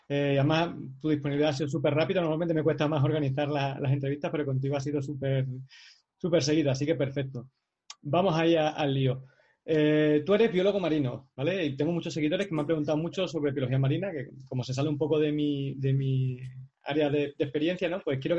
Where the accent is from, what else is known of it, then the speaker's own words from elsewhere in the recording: Extremadura, Spain; como soy de Extremadura, tierra de secano, pues me decanté por la biología normal. Pero si no, si hubiese tenido mar